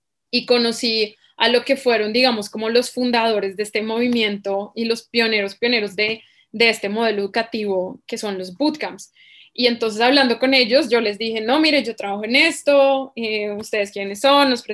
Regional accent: Bogotá, Colombia; accent: Bogotá; now in Medellín, Colombia; Yo soy bogotana, claramente mi acento lo revela, pero ahorita estoy viviendo en Medellín

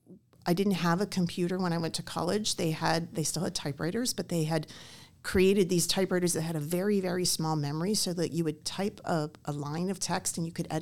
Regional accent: Pittsburgh, Pennsylvania, United States; I grew up in Pittsburgh, Pennsylvania.

